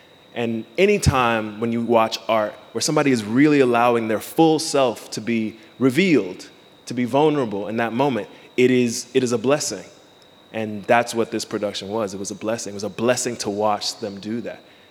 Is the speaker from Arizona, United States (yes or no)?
no; Miami, Florida, United States; I hail from Miami, Florida, which is the ancestral ground of the Tequesta and the Cacique.